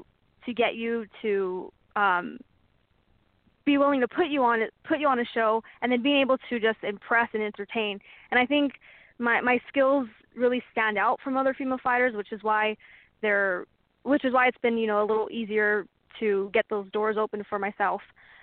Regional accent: East Los Angeles, California, United States; especially where I grew up in East L.A.

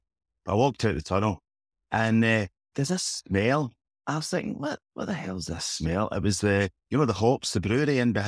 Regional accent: Paisley, Scotland, United Kingdom; also born or lived in Bellshill / Chapelhall; I was born in Bells Hill. I started in a little village, Chapel Hall, in Lanarkshire. I moved through to Paisley when I was about 8.

